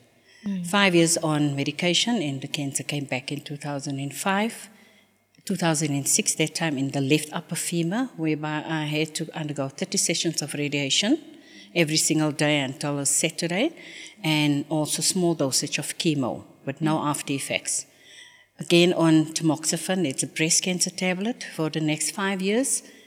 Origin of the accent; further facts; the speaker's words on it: Reiger Park, Gauteng, South Africa; I'm actually originally from Reiger Park, my hometown.